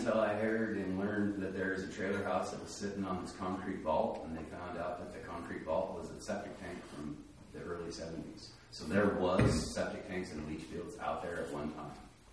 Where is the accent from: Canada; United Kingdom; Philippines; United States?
United States; Cheyenne, Wyoming; I grew up in Cheyenne, and we had we lived in the South Side rural sewer district. It was not part of the city of Cheyenne.